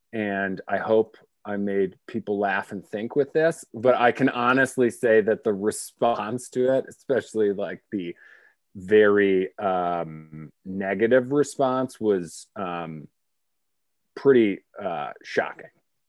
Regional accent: Chicago, Illinois, United States; I'm an Irishman from Chicago, the owner of a robust mustache.

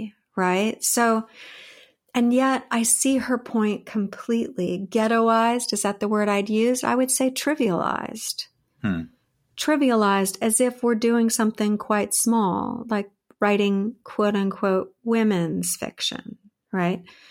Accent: Fresno, California, United States; moved away as an adult; I grew up in Fresno, California, which is in the San Joaquin Valley. And this was, born in 1965. So, and then I left when I was 21, for various reasons, which I won't go into now.

